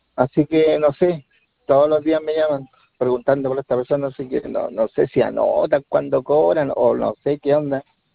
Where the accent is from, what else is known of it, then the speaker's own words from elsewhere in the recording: Coronel, Biobío, Chile; yo vivo en la octava región, soy de Coronel. Acá me encuentro yo.